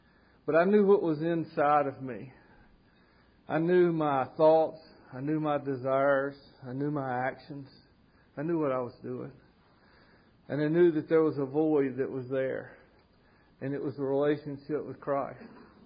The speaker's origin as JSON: {"language": "English", "town": "Jackson", "region": "Mississippi", "country": "United States", "tie": "born or raised there", "said": "I grew up here in Jackson, Mississippi. I went to elementary school at Woodland Hills. I went to high school, junior high, Jackson Prep."}